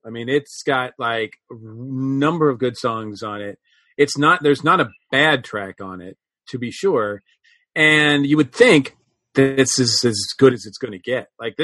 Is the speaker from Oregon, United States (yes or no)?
no; Massachusetts, United States; Growing up in Massachusetts, I do have the honor of sharing the same state that sort of ushered in … or introduced America